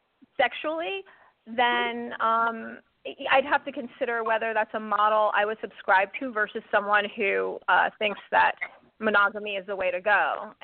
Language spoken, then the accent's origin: English; East Coast, United States; now in California, United States; Okay, so I'm from the East Coast, as Ted knows, and I now live in California